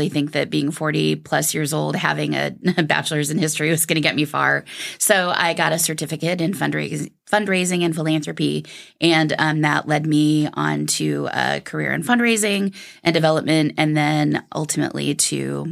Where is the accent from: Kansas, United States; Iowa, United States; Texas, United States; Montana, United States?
Iowa, United States; Iowa City; So I'm from Iowa City. I was born and raised here.